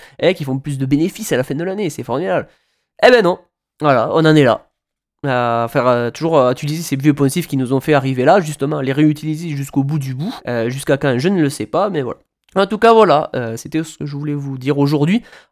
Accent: France; Alors que ça n'a rien à voir chez nous en France.

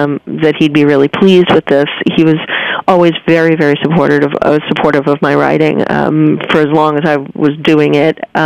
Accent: New York, United States; growing up in New York, being a New Yorker at a time in the, you know, 60s, 70s, and 80s when food was very big

